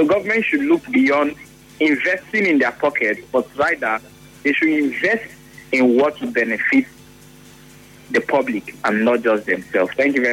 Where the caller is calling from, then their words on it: Port Harcourt, Rivers, Nigeria; I am calling from Port Harcourt.